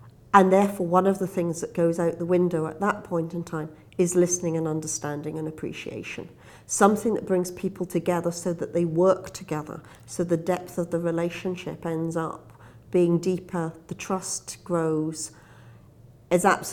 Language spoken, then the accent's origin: English; Scotland, United Kingdom; I'm from Scotland.